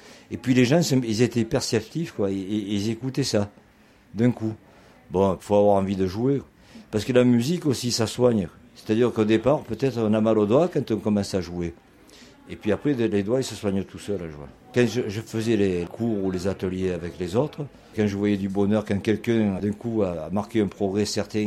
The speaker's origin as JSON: {"language": "French", "town": "Marseille", "region": "Provence-Alpes-Côte d'Azur", "country": "France", "said": "je suis un marseillais d'origine, fils d'ouvrier, père d'ouvrier, petit-fils de bouchonnier"}